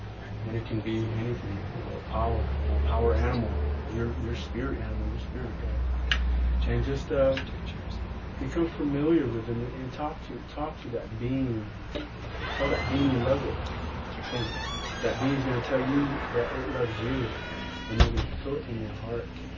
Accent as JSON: {"language": "English", "town": "Point Arena", "region": "California", "country": "United States", "said": "I'm a Pomo from Poinarena, Manchester. And my great-grandmother's from Kashaya. And my great-grandfather's from Laytonville, California."}